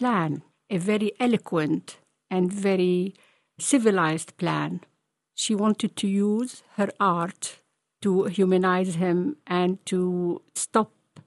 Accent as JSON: {"language": "English", "town": "Beirut", "region": "Beirut Governorate", "country": "Lebanon", "tie": "born or raised there", "said": "Well, I grew up in Beirut, Lebanon, and all the characters around me, especially women, were very crafty and very intelligent"}